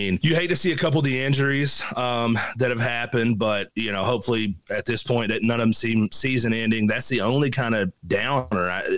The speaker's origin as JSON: {"language": "English", "town": "Prestonsburg", "region": "Kentucky", "country": "United States", "said": "he's a big UK fan, and I'm from Prestonsburg."}